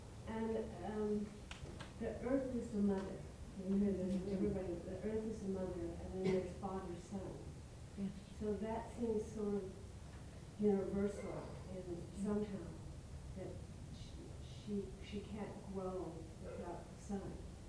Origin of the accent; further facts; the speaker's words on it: United States; From the United States and originally, and I come from the United States and the Native Americans.